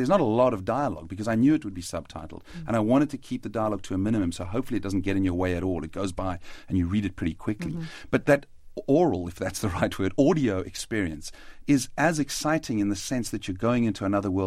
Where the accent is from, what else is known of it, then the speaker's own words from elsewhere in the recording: South Africa; it's a very frightening thing sometimes as a South African filmmaker. You feel your film has to be completely definitive because we don't get to make a lot of films, and I think a lot of our directors feel this pressure to somehow be definitive of the whole country